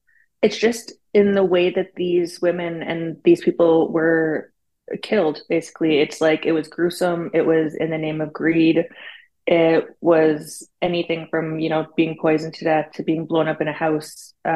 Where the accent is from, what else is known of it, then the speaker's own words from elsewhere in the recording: Canada; I'm from Canada, so I'm not terribly far away.